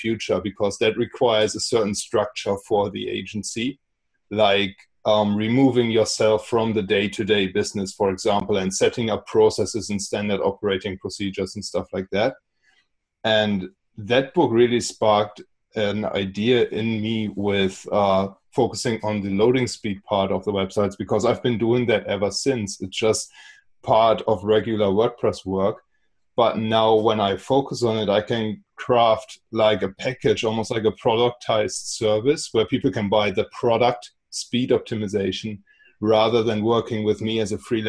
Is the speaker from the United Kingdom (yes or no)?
no; Germany; English is a second language; I'm from Germany, but I already started in English back then because I thought the local businesses where I live in a quite rural area here in Germany